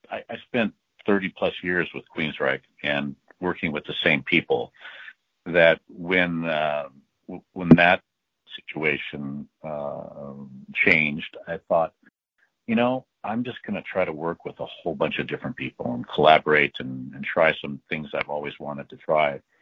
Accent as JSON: {"language": "English", "country": "United States", "said": "And so as an American, we tend to be kind of like pushy and progressive"}